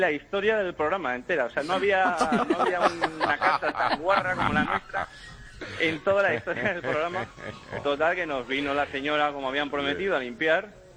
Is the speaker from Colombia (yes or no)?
no; Málaga, Andalusia, Spain; yo mismo, que soy de Málaga